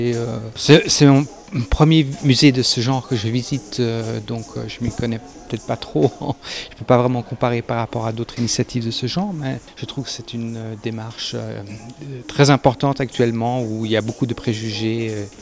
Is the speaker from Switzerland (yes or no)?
yes; Lausanne, Vaud, Switzerland; Non, je suis de Lausanne.